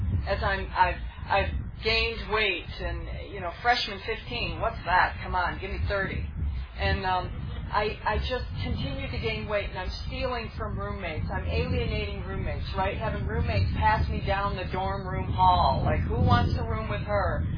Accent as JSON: {"language": "English", "region": "Michigan", "country": "United States", "said": "because I'm from Michigan."}